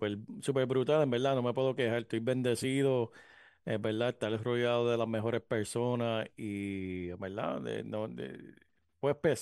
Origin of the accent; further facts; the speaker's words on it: Puerto Rico; nací en Puerto Rico, me crié en Puerto Rico, pero esta vez fui como turista